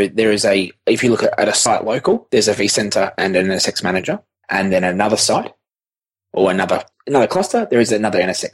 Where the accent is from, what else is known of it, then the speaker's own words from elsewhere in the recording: Australia; So as an Aussie, I say local ID, but a locale ID